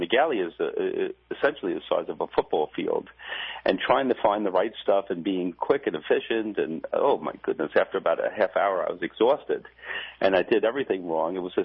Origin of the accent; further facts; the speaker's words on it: New Jersey, United States; he made fun of the fact that I said I was from Jersey